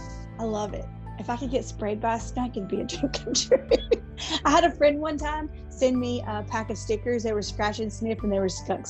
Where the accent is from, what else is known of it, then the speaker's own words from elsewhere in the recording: North Carolina, United States; Yeah, I'm from North Carolina. I live right next to Charlotte, North Carolina.